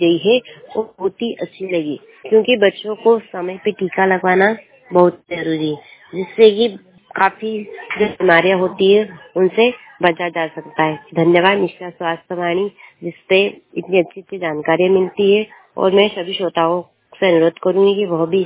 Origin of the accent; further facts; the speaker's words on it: Chandpur, India; मैं ग्राम चांदपुर से हूँ